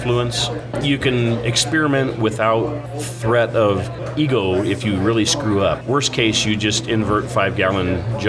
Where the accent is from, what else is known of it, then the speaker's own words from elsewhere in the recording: Missouri, United States; also born or lived in Arkansas; I'm from Missouri and Arkansas, so there's a little bit of backwoods stuff going on.